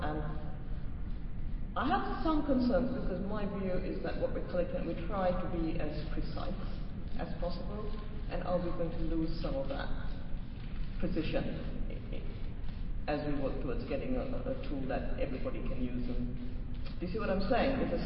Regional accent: Massachusetts, United States; from Massachusetts

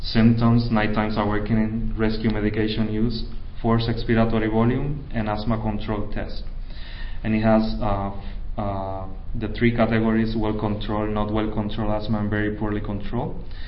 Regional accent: Puerto Rico; I'm from Puerto Rico. Puerto Rico, or as we actually call it, Puerto Rico.

